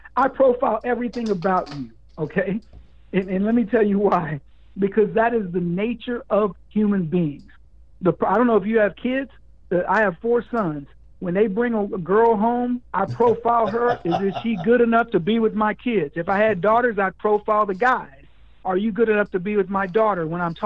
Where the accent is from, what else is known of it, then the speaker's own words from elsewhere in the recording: the South, United States; Look, I grew up as a kid in the 60s. I grew up in the South.